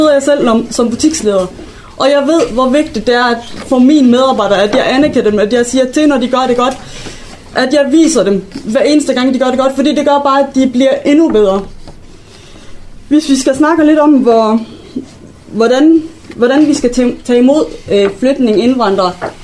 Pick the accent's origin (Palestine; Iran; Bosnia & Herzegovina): Palestine; now in Denmark; Jeg er oprindeligt fra Palæstina, og jeg er formand for Dansk Palæstinensisk Venskabsforening i Danmark. Jeg er halv dansker og halv palæstinenser.